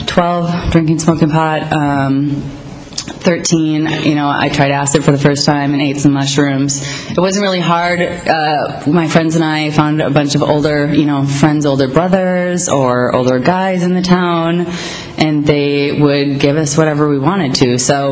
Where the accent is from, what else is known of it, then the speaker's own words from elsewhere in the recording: Minnesota, United States; I'm originally from Minnesota.